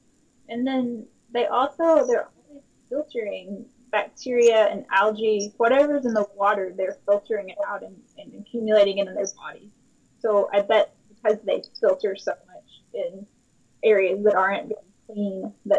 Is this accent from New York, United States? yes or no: no; Kentucky, United States; So I'm from Kentucky